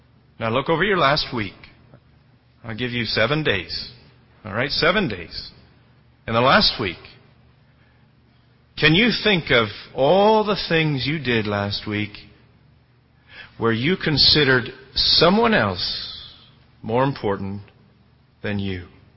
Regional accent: Canada; You don't mind, I'm Canadian, so you'll let me away with this.

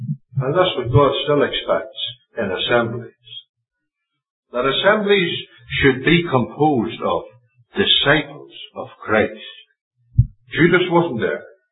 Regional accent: Lurgan, Northern Ireland, United Kingdom; back in my hometown in Northern Ireland, a place called Lurgan.

